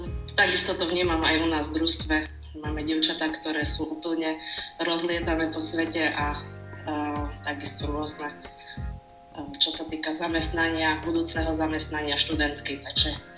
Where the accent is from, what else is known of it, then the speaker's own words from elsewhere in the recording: Prešov, Prešov Region, Slovakia; lebo ja som z Prešova, z sídliska 3